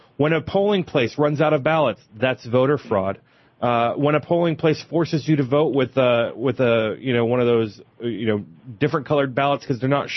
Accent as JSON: {"language": "English", "region": "California", "country": "United States", "tie": "born or raised there", "said": "I grew up in California, so by the time I got to other states and saw how they did it, I was shocked."}